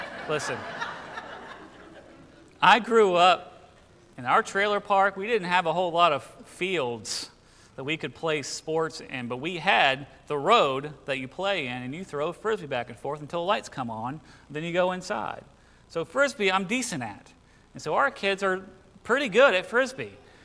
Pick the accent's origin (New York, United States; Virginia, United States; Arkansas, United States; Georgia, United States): Virginia, United States; I grew up in the East Coast of Virginia. I didn't know college football was even a thing that people cared about.